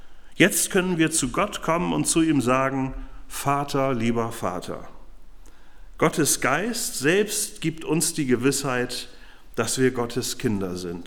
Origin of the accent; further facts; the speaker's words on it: Northern Germany, Germany; auch ich so als Norddeutscher, bei mir merkt man das vielleicht auch nicht immer so.